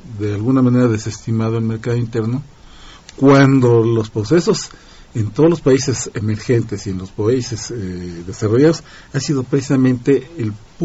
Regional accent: Mexico; nosotros como mexicanos

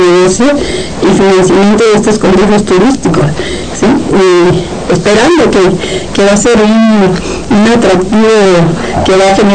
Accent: Sinaloa, Mexico; yo soy de Sinaloa, y conocí esas playas preciosas del Pacífico

